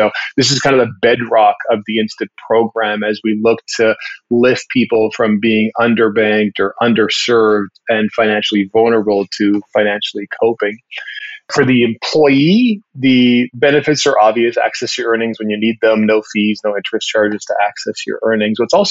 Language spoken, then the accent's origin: English; Vancouver, British Columbia, Canada; now in Atlanta, United States; I'm from Vancouver, Canada originally and living in beautiful Atlanta, Georgia over the last few years.